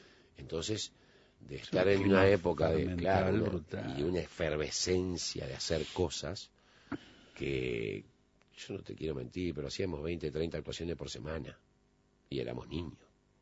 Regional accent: Montevideo, Uruguay; Nací en Montevideo, sí. Sí. Nací y criado en Positos hasta ese momento.

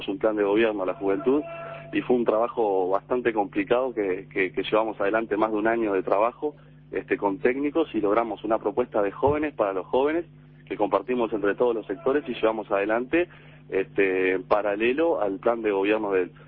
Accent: Cerro Largo, Uruguay; now in Montevideo, Uruguay; tengo 25 años, provengo de Cerro Largo.

